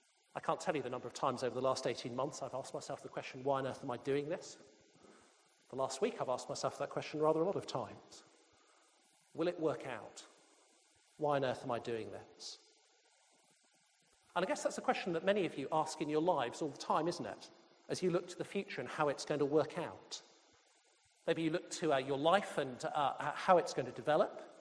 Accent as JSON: {"language": "English", "town": "Birmingham", "region": "West Midlands", "country": "United Kingdom", "tie": "born or raised there", "said": "I was actually born and brought up in Birmingham, so this is my sort of hometown."}